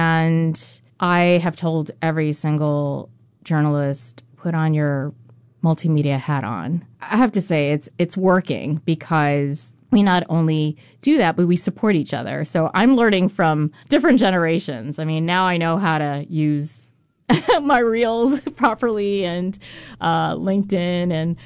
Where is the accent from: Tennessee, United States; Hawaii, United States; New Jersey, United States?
Hawaii, United States; Kalihi; Yeah, I went away and I grew up in Kalihi, but I had really big dreams.